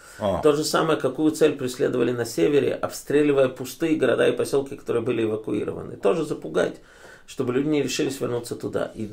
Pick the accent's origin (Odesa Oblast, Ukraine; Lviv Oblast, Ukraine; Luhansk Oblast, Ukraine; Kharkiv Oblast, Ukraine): Kharkiv Oblast, Ukraine; Kharkiv; Я вырос в Харькове, это был мой родной город.